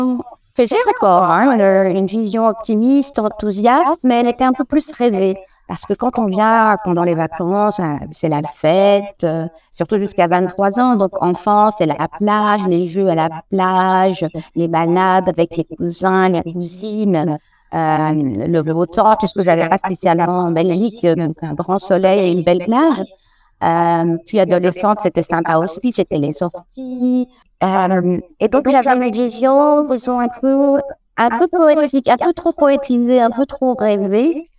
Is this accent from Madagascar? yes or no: yes; Madagascar; born there; Alors, je suis née à Maranda.